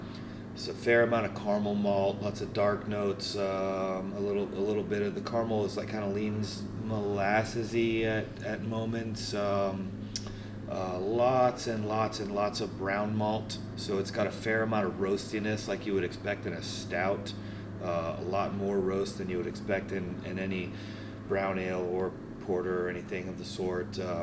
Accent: Maine, United States; now in Tampa, United States; I grew up in Maine.

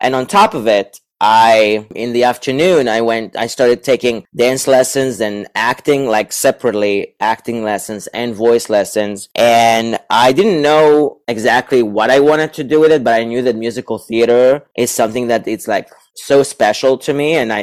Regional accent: Ramat Gan, Tel Aviv District, Israel; English is a second language; moved away as an adult; I grew up in Ramat Gan, which is a city next to Tel Aviv, which is the center of Israel, like 10 minutes, 15 minutes from Tel Aviv. Yeah, very center, but I have family in the north and the south, and I moved here in 2010

